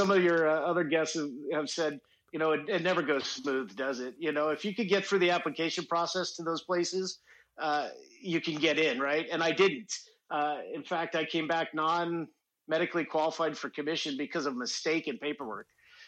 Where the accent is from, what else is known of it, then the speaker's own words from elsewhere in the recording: Seattle, Washington, United States; I grew up in Seattle, Washington. I applied to some schools up in the Northwest.